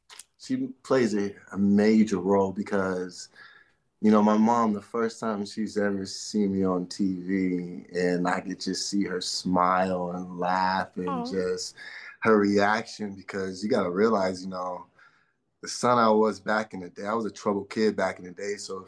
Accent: Inglewood, California, United States; especially growing up in Inglewood.

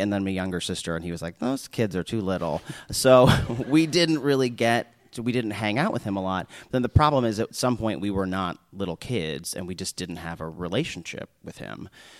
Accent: Omaha, Nebraska, United States; now in New York, United States; Yeah, I think that I grew up in Omaha, Nebraska

